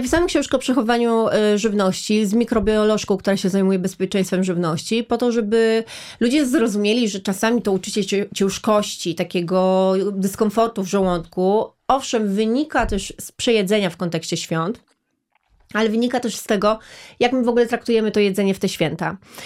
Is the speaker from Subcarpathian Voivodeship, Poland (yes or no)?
yes; Rzeszów, Subcarpathian Voivodeship, Poland; Bo ja jestem z Rzeszowa, z południa, prawie z Włoch.